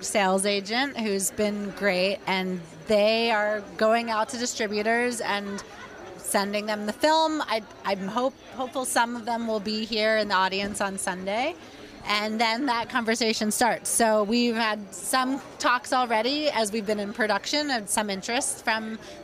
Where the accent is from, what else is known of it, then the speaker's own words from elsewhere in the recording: Pennsylvania, United States; I grew up outside Philadelphia.